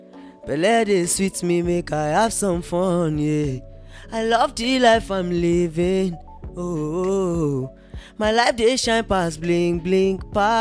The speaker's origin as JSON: {"language": "English", "town": "Ibadan", "region": "Oyo", "country": "Nigeria", "tie": "born or raised there", "said": "I grew up in Ibadan."}